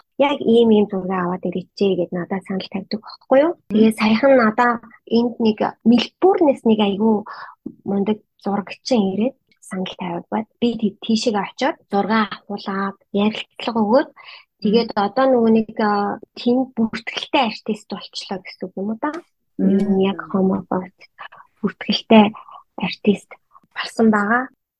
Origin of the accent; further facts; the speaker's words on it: Ulaanbaatar, Mongolia; Би өөр Улаанбаатар хотод төрөөд Улаанбаатар хотод орсон бахтайргийн охин байгаа. Манай гэрийнхэн бүгдээрээ Скватер аймгийн.